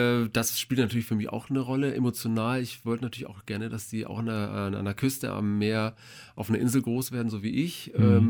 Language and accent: German; Westerland, Schleswig-Holstein, Germany; Ja, ich bin Sylter, bin hier in Westerland geboren, unweit hier vom Studio an der Norderstraße aufgewachsen.